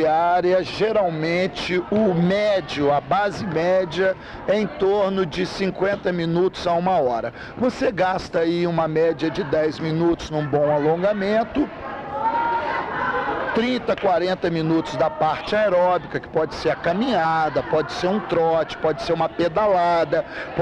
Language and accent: Portuguese; Juiz de Fora, Minas Gerais, Brazil; eu venho de Juiz de Fora.